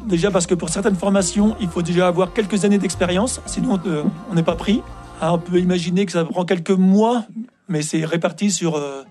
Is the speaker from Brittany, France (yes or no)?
no; Normandy, France; Je suis normand